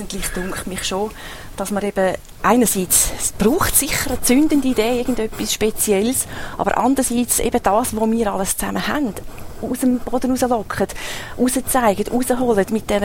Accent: Eastern Switzerland, Switzerland; Also Vision ist doch der Wert, den wir haben bei uns in der Ostschweiz.

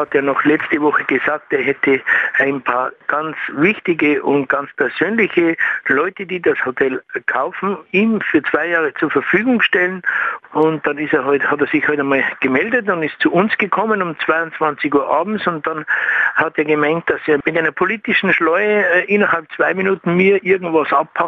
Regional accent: Bavaria, Germany; Bei uns in Bayern sagt man, die Sache muss streng geheim bleiben.

